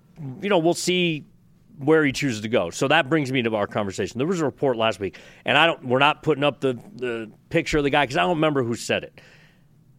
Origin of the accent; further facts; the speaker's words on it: Arizona, United States; also born or lived in Flagstaff; I was born and raised in Arizona and lived in Arizona my whole life. I took a four-year hiatus to live in Flagstaff, Arizona. Other than that, I've always been in the Valley.